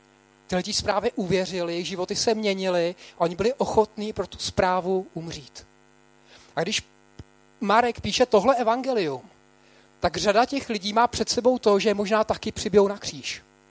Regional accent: Prague, Czechia; also born or lived in London, United Kingdom; Já jsem z Prahy, když jsem se vrátil z Londýna, jsem si říkal, ta Praha, to je vesnice.

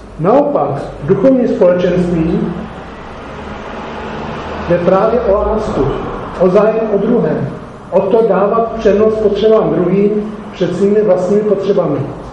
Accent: Horní Slavkov, Karlovy Vary Region, Czechia; tím, že jsem vyrůstal v Horní Slavské, kde byly uranové doly

